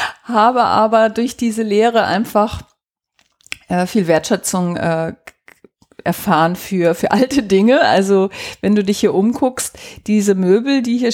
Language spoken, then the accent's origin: German; Hamburg, Germany; Also ich bin in Hamburg geboren und da auch aufgewachsen, hatte früh Berührungspunkte zum Landleben, weil wir uns, als ich 10 Jahre alt war, ein Wochenendhaus gekauft haben in der Lüneburger Heide